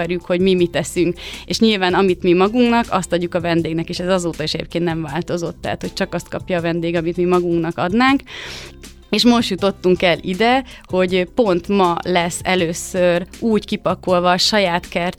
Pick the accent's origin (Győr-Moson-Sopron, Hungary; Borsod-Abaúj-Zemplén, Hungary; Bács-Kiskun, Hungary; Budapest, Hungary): Bács-Kiskun, Hungary; mert mi is Alföldön nőttünk föl, a Kalocsaján, Kiskunfélegyházi